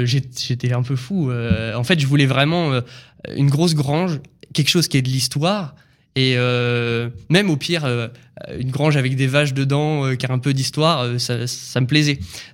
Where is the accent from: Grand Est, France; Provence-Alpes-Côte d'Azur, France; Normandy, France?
Normandy, France; je cherche un bien en briques, en pierre, normand, quoi, parce qu'on est de Normandie.